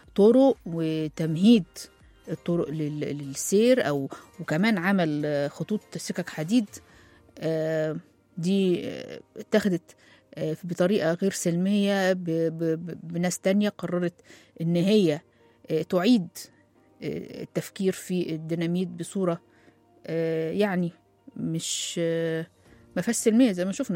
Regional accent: Egypt; طبعا إحنا عندنا في مصر بنفخر

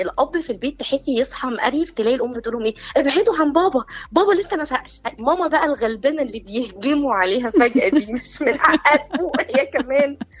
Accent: Egypt; انا ام مصريه، انا ام مصريه زي كل الامهات المصريه

